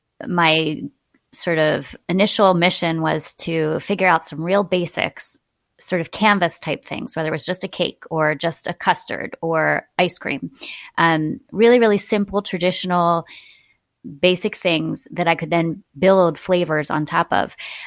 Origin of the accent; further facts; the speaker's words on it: Pennsylvania, United States; Rich and I grew up with in the Philadelphia suburbs